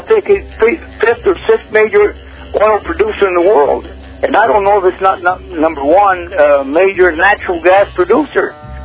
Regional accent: Arizona, United States; Same situation happening in my home state of Arizona.

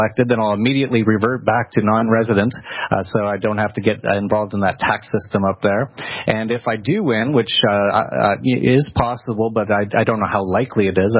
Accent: Canada; I think you can tell by my accent and all the photos of me at 4 years old playing hockey in the Siberia of Canada that I'm probably from there.

